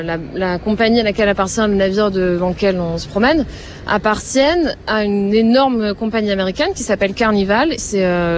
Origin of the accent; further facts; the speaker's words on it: Marseille, Provence-Alpes-Côte d'Azur, France; je remène ma petite liasse de billets chez moi en France, à Marseille.